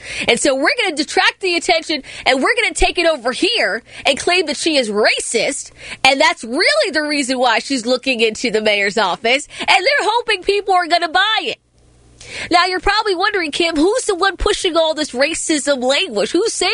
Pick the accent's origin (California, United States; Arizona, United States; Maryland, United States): Maryland, United States; Baltimore; We're on the West Side. I'm from Park Heights, right?